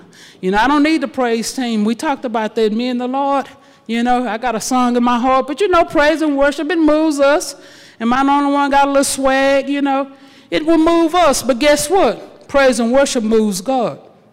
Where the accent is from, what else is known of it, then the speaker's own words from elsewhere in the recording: St. Augustine, Texas, United States; I'm from St. Augustine, so, you know, we talk about Fisna and y'all and stuff, so, you know, you might need a translation.